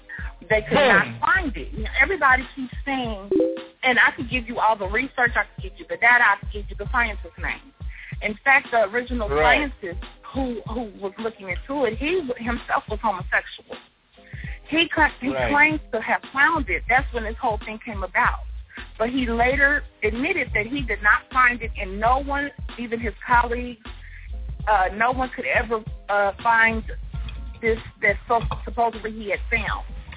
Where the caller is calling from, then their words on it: St. Louis, Missouri, United States; I'm calling from St. Louis.